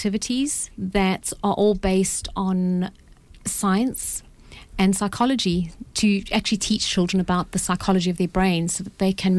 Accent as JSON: {"language": "English", "country": "South Africa", "moved": "yes", "lives_now": "Cambridge, United Kingdom", "said": "originally from South Africa, now living in Cambridge."}